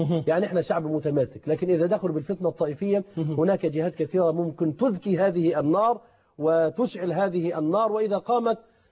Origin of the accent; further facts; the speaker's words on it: Upper Egypt, Egypt; قلت لهم عندنا في الصعيد قد تقوم الحروب والمشاكل بين عائلات